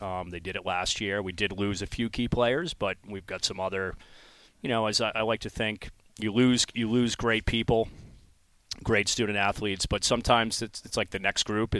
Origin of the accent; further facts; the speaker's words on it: Providence, Rhode Island, United States; Well, home is here. I went to Moses Brown for high school.